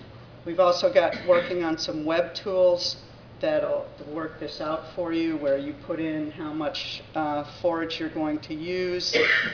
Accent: Florida, United States; I was from Florida originally, yeah. So I know the kind of stuff that grows down there

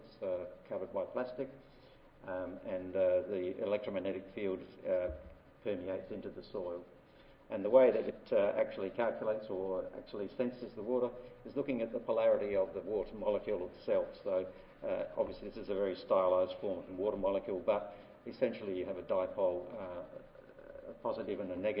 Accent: Australia; from Australia.

